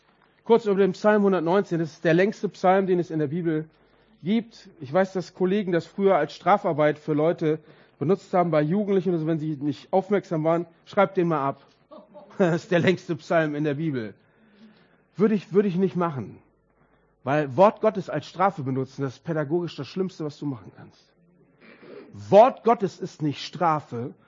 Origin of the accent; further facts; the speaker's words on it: North Rhine-Westphalia, Germany; Aber ich komme aus dem Ruhrpott. Ja? Schalke oder Dortmund und ich lebe da nicht mehr